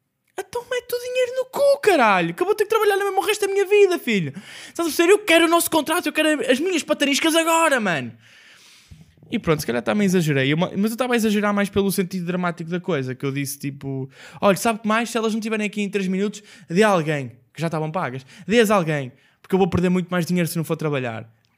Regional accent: Vila Nova de Gaia, Porto, Portugal; E eu sou de Gaia

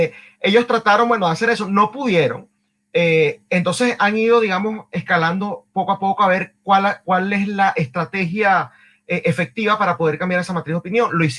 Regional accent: Venezuela; como muchos venezolanos queremos

